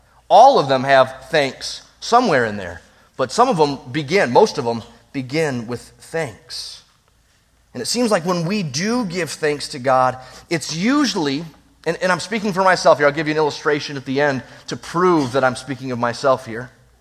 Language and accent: English; Detroit, Michigan, United States; I'm a Detroit Red Wings fan, born and bred in Detroit.